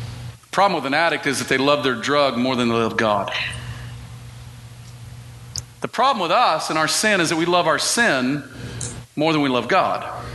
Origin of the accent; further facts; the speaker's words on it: Dallas, Texas, United States; I grew up in the South, right, which is the Bible Belt. I grew up in the belt buckle of the Bible Belt, Dallas, Texas.